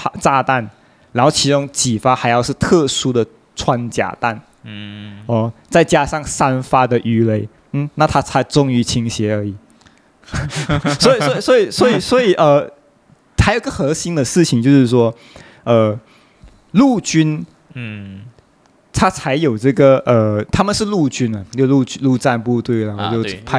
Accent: Malaysia; 我们可能华人，又或者是我们是马来西亚人

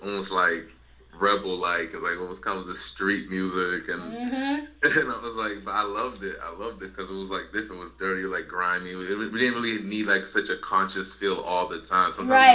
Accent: Boston, Massachusetts, United States; growing up in environments that you grew up in, you know, growing up in Boston. You know what I mean? Like, the streets was everything.

